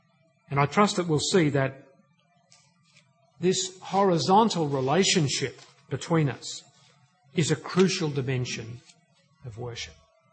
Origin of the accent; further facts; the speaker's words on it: Australia; I am connected to this state of affairs because I am an Australian.